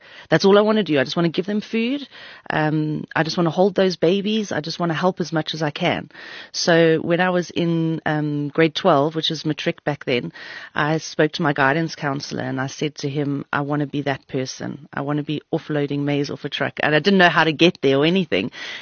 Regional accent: Malawi; You know, I grew up in Malawi. That's where I was born.

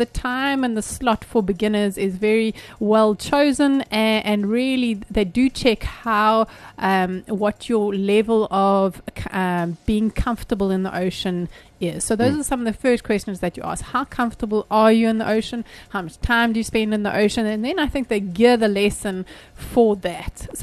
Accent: Pretoria, Gauteng, South Africa; I grew up in Pretoria, right? So I've migrated down.

